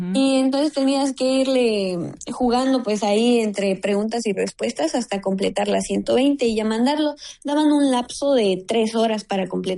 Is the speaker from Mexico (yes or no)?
yes; Chiapas, Mexico; No, soy del estado de Chiapas.